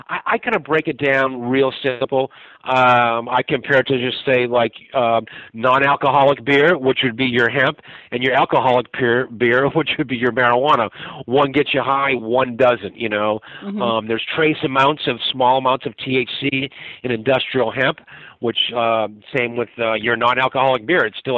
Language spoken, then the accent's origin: English; Cape Cod, Massachusetts, United States; We're from Cape Cod, Massachusetts